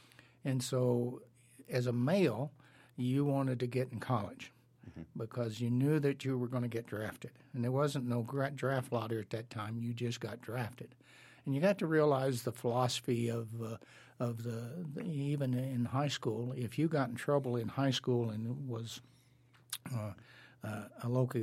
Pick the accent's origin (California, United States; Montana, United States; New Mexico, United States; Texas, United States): New Mexico, United States; Artesia; Well, I was born and raised in Artesia, New Mexico, which is in the southeastern part of New Mexico, little town. At that time, it was probably about 5,000 people.